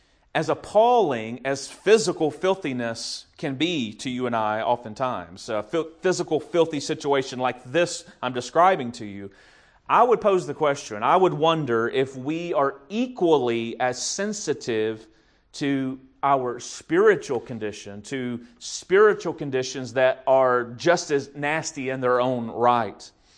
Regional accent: Watertown, United States; I grew up in Watertown, as many of you guys know, and as a teenager, we lived out in the country.

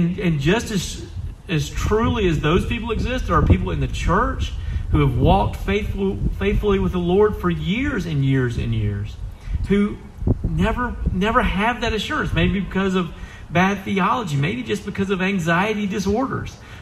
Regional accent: Deep South, United States; I grew up in the Deep South. And there's a lot of things about Tulsa that's Deep South.

